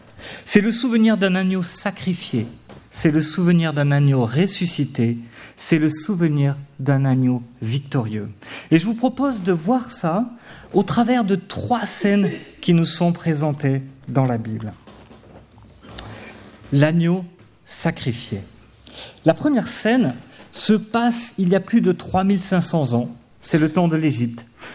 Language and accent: French; Auvergne-Rhône-Alpes, France; born there; Je suis né en Ardèche il y a peu de temps. Mes grands-parents avaient une petite ferme.